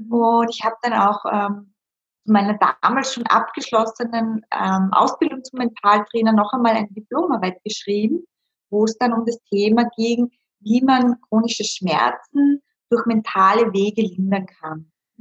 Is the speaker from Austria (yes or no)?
yes; Styria, Austria; moved away as an adult; now in Vienna, Austria; ich wohne in Wien seit ungefähr 10 Jahren, ich komme ursprünglich aus der Steiermark und ich bin damals für einen Job nach Wien gegangen